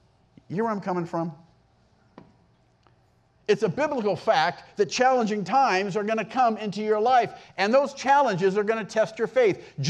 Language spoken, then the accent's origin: English; California, United States; I'm from California. You're like, lock your house.